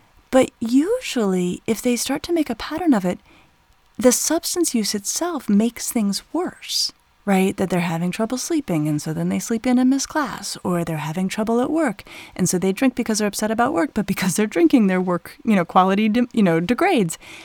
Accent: Colorado, United States; I grew up in Colorado in the 80s, where even then, I think there was a more casual view about marijuana.

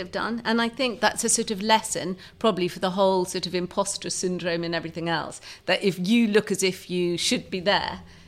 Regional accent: South East England, United Kingdom; And it was very new to me. I was from Kent.

